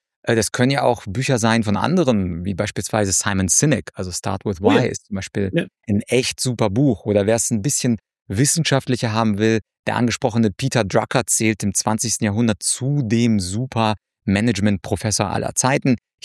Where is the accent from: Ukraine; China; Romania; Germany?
Ukraine; moved away; ich komme ja ursprünglich aus der Ukraine